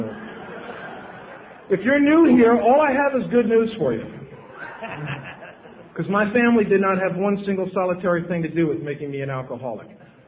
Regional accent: New York City, New York, United States; Tough time growing up in the Bronx. A lot of bad stuff happened to me as a kid.

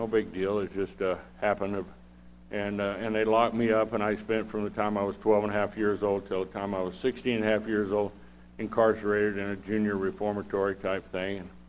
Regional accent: Texas, United States; also born or lived in Oklahoma; I grew up in the Midwest, Texas, Oklahoma, Panhandle, where the men are men and the sheep are unscared. No man's land.

